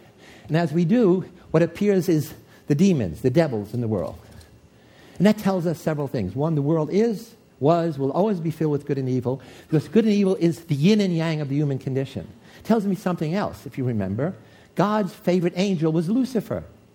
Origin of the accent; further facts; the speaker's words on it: New York, United States; When I was a kid growing up in the South Bronx, inner city ghetto in New York, I was surrounded by evil